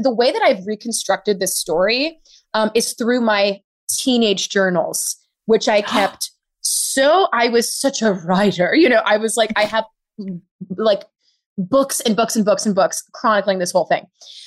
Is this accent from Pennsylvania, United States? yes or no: no; New York City, New York, United States; I grew up in New York City. I went to Catholic school. I was in Catholic girls' school, all of that stuff. I grew up in Harlem, rent control department. So I'm a city girl, New York City.